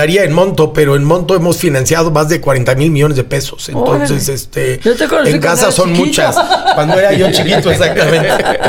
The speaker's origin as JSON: {"language": "Spanish", "country": "Mexico", "said": "como mexicano, nada me gustaría más que funcionara"}